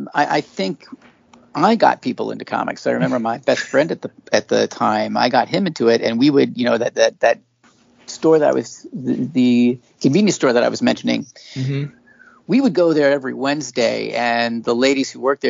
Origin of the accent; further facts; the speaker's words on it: Ohio, United States; I'm from Ohio, about 60 miles south of Cleveland, but my sister ended up moving to Cleveland.